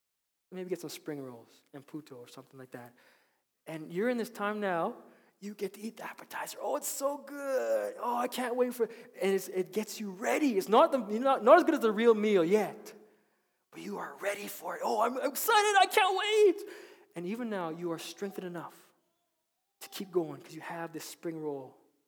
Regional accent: Philippines; Okay, I'm Filipino

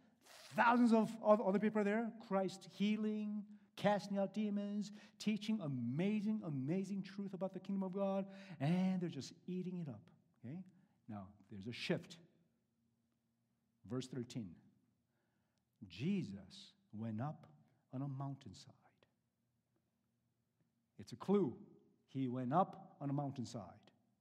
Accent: Michigan, United States; I'm from Michigan, near Detroit.

